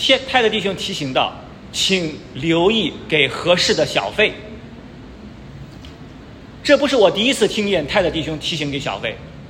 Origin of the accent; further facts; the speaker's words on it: China; 但是我们中国人呢，没有这个文化